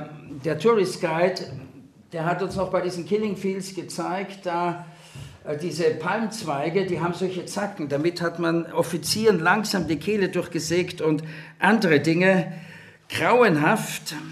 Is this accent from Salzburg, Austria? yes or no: no; Vienna, Austria; accent: Viennese; also born or lived in Switzerland; now in Germany; Ich bin Wiener, die reden so breit, versteht ihr? Und habe versucht, mir diesen Wiener Dialekt auszugewinnen, aber... Ja, wie kam ich nach Deutschland? Seit 1982 bin ich in Deutschland, vorher war ich in der Schweiz